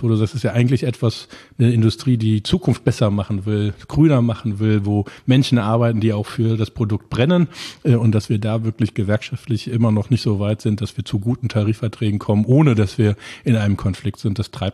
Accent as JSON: {"language": "German", "town": "Cologne", "region": "North Rhine-Westphalia", "country": "Germany", "tie": "born there", "said": "Nein, ich bin ja gebürtiger Kölner"}